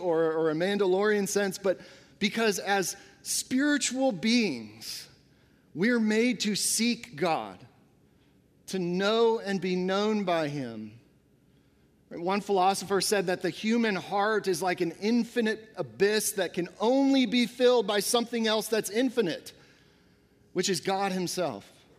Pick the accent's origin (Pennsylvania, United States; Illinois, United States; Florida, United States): Florida, United States; I grew up in Florida near Cape Canaveral, so this has always kind of interested me.